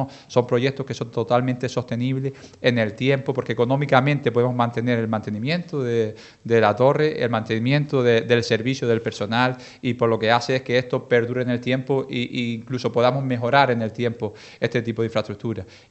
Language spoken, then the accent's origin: Spanish; Canary Islands, Spain; somos majoreros, pero qué es ser majorero, qué es ser canario?